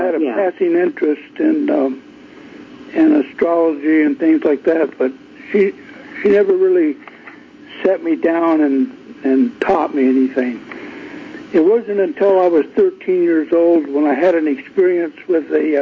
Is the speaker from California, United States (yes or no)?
yes; Whittier, California, United States; born there; I was born in Whittier, California.